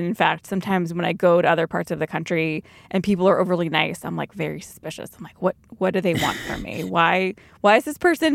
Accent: Boston, Massachusetts, United States; born there; So I was born in Boston and I lived in Boston for a few years. I live in the suburbs now

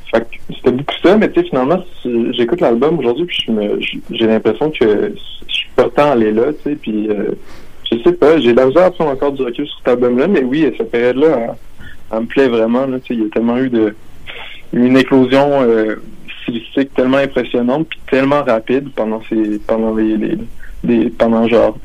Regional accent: Quebec City, Quebec, Canada; je suis fier de venir de Québec.

